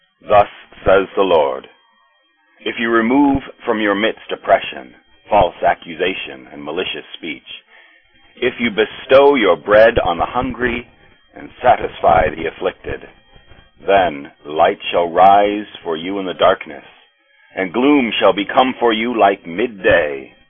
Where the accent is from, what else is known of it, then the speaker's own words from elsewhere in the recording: United States; I'm an American. Maybe you could tell that from my accent